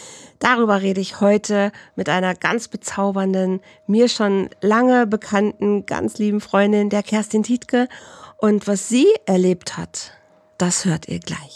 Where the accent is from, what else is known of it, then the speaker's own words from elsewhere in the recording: Bielefeld, North Rhine-Westphalia, Germany; wir haben uns in Bielefeld, in meiner Heimat ja noch kennengelernt